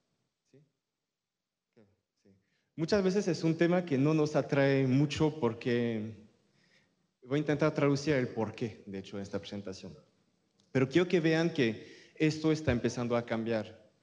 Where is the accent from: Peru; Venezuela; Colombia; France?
France; Spanish is a second language; soy francés